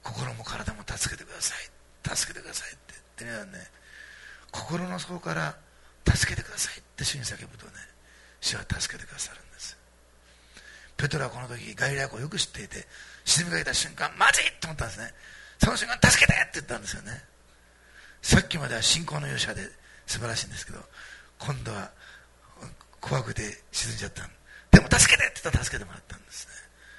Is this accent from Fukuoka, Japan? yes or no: no; Osaka, Japan; で、あの私大阪なんですけど